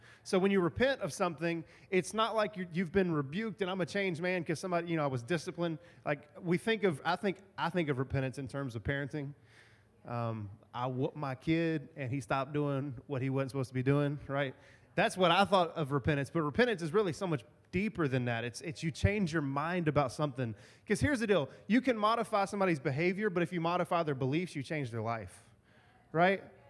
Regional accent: Texas, United States; And so we've probably all at least heard of this, especially growing up in East Texas.

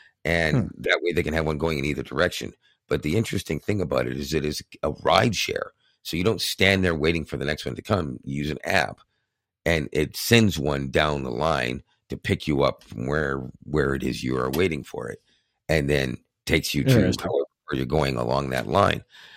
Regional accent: Canada; as a Canadian

